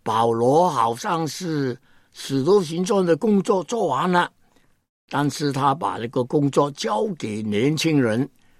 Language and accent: Chinese; China; 叫我不要忘记我是一个中国人，要爱我的同胞